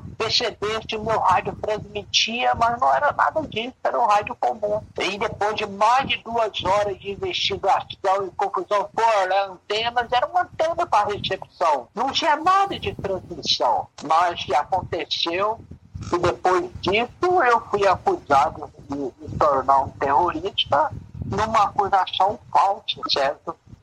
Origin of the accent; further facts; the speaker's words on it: Minas Gerais, Brazil; eu sou originário do Brasil, norte de Minas, e há 75 anos eu vivi na fazenda.